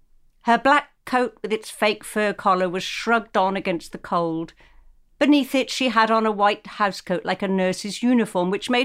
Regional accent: Saint-Jean-Cap-Ferrat, Provence-Alpes-Côte d'Azur, France; also born or lived in Bahamas; she knew what I knew from growing up in Cap Ferrat and the Bahamas and the rest.

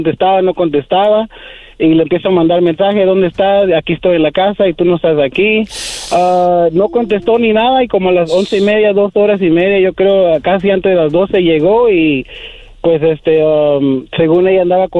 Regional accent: Phoenix, Arizona, United States; De Phoenix, Arizona.

